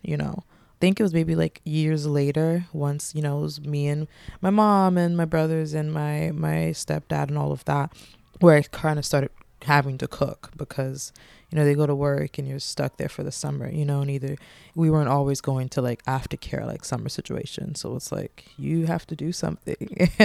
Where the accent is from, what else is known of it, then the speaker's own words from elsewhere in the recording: Orlando, Florida, United States; I grew up in Orlando, Florida, the kingdom of hospitality, the Mickey Mouse.